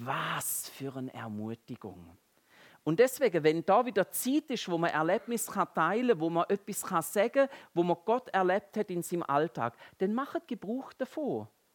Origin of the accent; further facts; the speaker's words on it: Switzerland; Bloß nicht übertun. Wir sind ja Schweizer und also sie nicht.